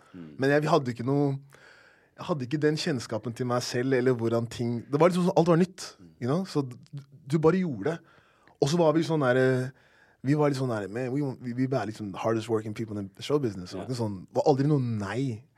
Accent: Oslo, Norway; Bro, vi kommer fra Lambertsjøtter og Holland. Oslo, liksom.

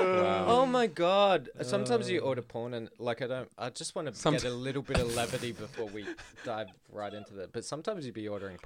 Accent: Adelaide, South Australia, Australia; I told someone on Grindr once that I was from Adelaide

